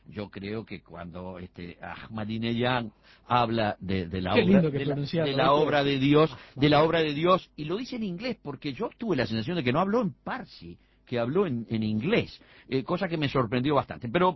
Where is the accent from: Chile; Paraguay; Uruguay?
Uruguay; Yo después me pongo como uruguayo y digo